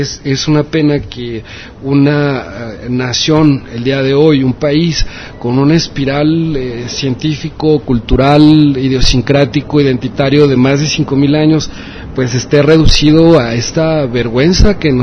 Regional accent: Mexico; establecer esa identidad común entre todos los mexicanos, como mexicanos que somos

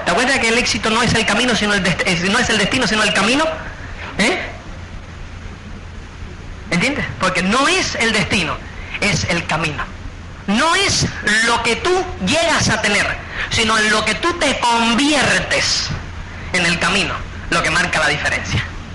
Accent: Cuba; now in Spain; yo llego a España, y me compré la mitad del dinero, ¿verdad? Que uno, como es cubano, tiene que impresionar a los demás

